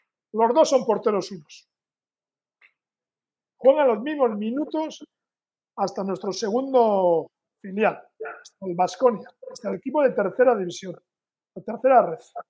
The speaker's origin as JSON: {"language": "Spanish", "town": "Ondarroa", "region": "Basque Country", "country": "Spain", "said": "que yo soy de Ondarroa"}